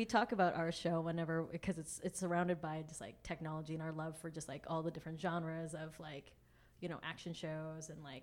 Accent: Edmonton, Alberta, Canada; So Edmonton's my hometown.

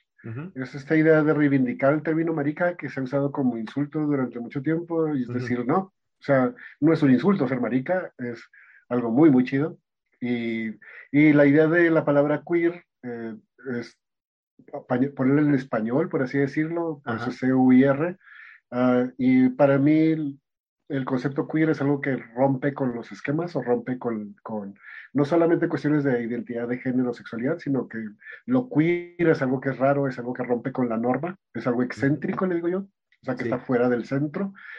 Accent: Sonora, Mexico; also born or lived in Chihuahua; O sea, nací en Sonora y me crié entre Sonora y Chihuahua.

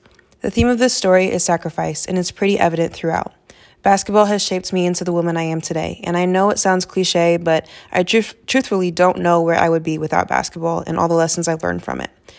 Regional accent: Illinois, United States; born there; I was born right outside of Chicago and played on an all-boys rec league team

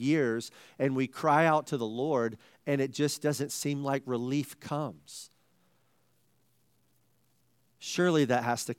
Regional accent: South Carolina, United States; Like, growing up in South Carolina, you just had one league.

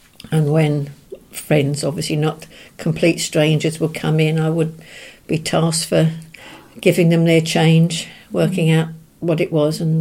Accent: Maldon, East of England, United Kingdom; born there; I was born in Malden in St Peter's Hospital in 1952.

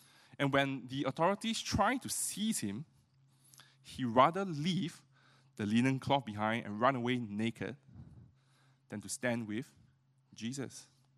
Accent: Singapore; And or maybe we are more Singaporean, more pragmatic.

